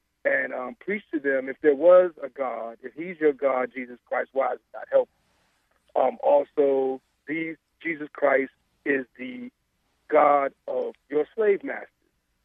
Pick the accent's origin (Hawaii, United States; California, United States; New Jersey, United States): New Jersey, United States; I was raised in New Jersey, northern New Jersey, during the late 70s and early 80s